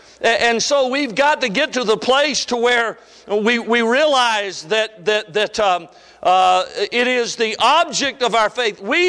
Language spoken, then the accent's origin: English; Georgia, United States; I said, brother, I love you, man, but I'm from Georgia. We don't walk across lakes.